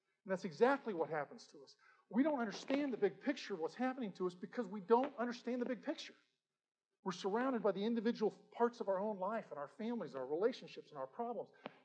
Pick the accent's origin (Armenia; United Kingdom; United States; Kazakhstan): United States; Now, I love being an American. I'm proud of being an American.